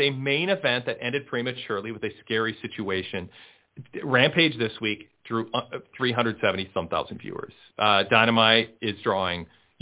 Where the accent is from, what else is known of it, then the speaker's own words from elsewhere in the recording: the South, United States; The sad part is I'm 37 and from the South. I'm the target demo for him.